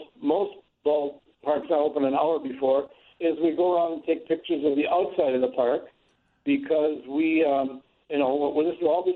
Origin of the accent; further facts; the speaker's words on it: Milwaukee, Wisconsin, United States; now in Illinois, United States; I grew up in Milwaukee, went to school, graduated college there, and taught in the Milwaukee public school system for 5 years